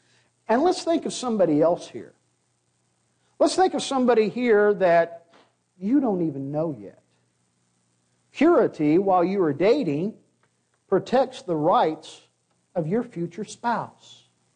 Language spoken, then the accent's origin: English; Arkansas, United States; I was growing up in Arkansas.